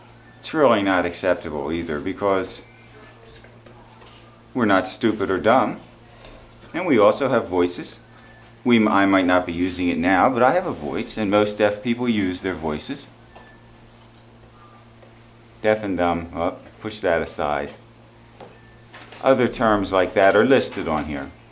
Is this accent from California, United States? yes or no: yes; Pasadena, California, United States; I think that's my former school. Ooh, I grew up in Pasadena.